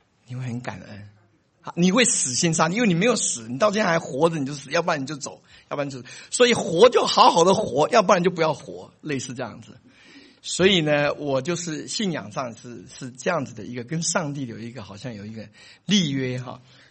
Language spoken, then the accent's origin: Chinese; Taiwan; 那其实我从台湾来，我出生在一个农村的家庭哈，在一个乡下长大的